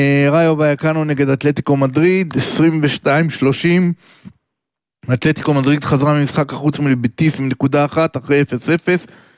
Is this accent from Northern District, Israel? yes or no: no; Haifa, Haifa District, Israel; טוב, אני כחיפאי הולך על